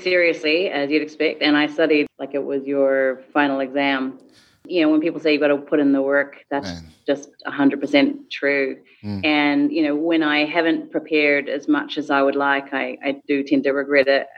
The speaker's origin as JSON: {"language": "English", "country": "New Zealand", "said": "I'm from New Zealand, we're from the Pacific, how do we deal with things?"}